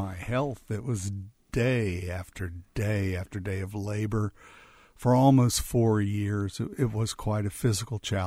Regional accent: the South, United States; I grew up in the South. The schools integrated when I was 13.

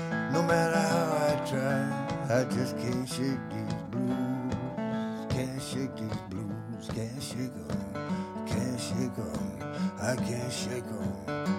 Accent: New Orleans, Louisiana, United States; This is a very New Orleans flavored song. I grew up in New Orleans.

